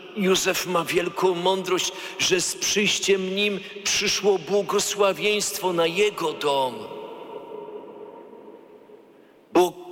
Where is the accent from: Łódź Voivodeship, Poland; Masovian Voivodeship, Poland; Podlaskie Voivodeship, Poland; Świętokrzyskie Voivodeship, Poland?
Podlaskie Voivodeship, Poland; Białystok; bo pochodzę z Białegostoku